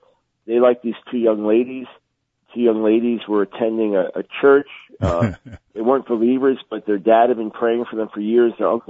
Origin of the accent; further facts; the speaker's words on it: New York, United States; I was born in New York City, raised on Long Island. Raised in a nominal Jewish home